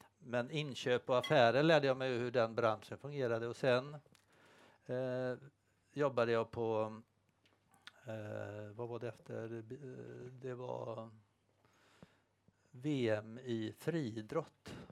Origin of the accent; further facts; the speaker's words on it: Grebbestad, Västra Götaland County, Sweden; Men jag är faktiskt från Tolmsede, Grebbestad och gått i skolan i Strömstad sen gymnasiet. Så jag är bohuslänning.